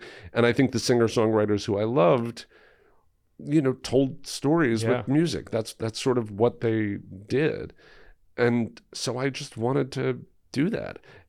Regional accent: New York, United States; I think it's true about being Jewish. I think it's true about being a New Yorker.

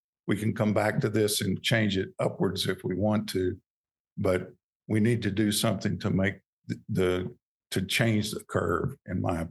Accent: Louisiana, United States; I was born in North Louisiana, grew up pond fishing.

